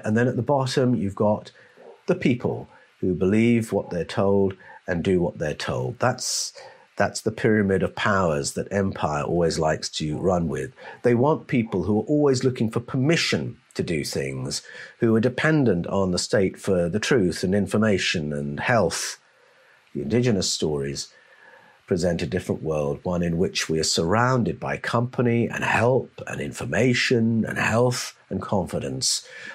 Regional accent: United Kingdom; if I talk about growing up in Britain

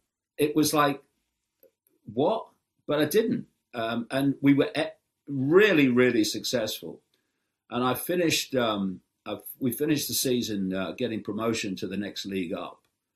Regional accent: Leicester, East Midlands, United Kingdom; born there; I was born in Leicester in the East Midlands, not far from where you are.

